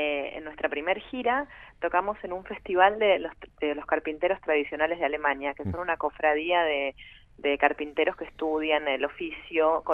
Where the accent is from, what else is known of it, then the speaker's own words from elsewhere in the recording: Argentina; nuestra banda es argentina, somos todos argentinos.